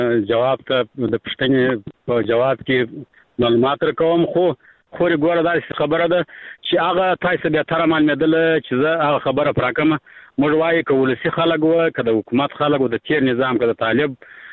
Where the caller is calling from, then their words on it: Arghandab, Kandahar, Afghanistan; زه سه همیشنی همکار … لکندار ولایت ارغنده ولسوالۍ سه د ټلیفون په کار شم